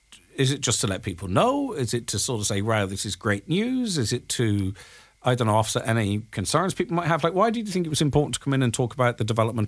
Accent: Ireland; We know that as Irish people to build, we move to London, we move to Scotland, you know, to America, to Australia.

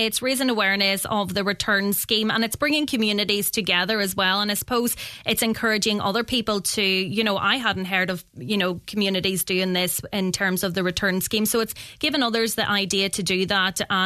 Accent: Northern Ireland, United Kingdom; I'm from Tyrone

